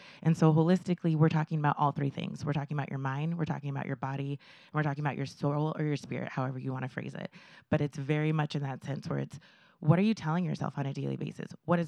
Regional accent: California, United States; And I was from Southern California. And I didn't speak Spanish. So I did not fit where I was growing up.

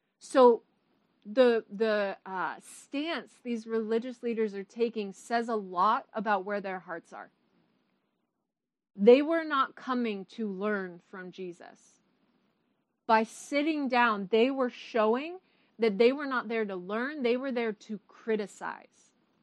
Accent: Chicago, Illinois, United States; I say when I'm in Chicago, I'm at home, Chicago being my hometown.

